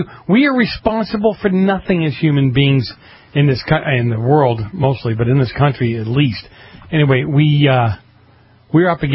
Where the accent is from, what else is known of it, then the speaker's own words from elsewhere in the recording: Boston, Massachusetts, United States; Again, I grew up in Boston. We took subways everywhere.